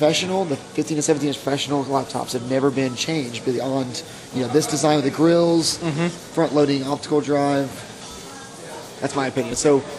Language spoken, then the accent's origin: English; Jacksonville, Florida, United States; It was 2.5 hours late, and that was in Jacksonville, my hometown.